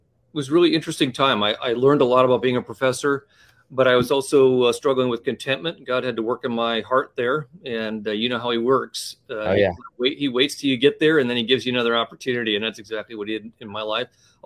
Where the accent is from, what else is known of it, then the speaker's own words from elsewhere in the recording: Ohio, United States; Yeah, I grew up just outside of Cleveland. Had a great history teacher in high school that really kind of spurred on my interest in the topic.